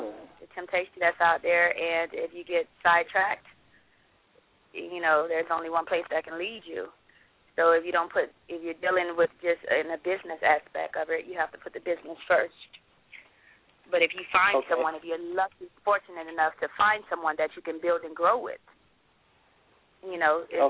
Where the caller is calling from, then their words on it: Pompano Beach, Florida, United States; I am calling in from Pompano Beach, Florida.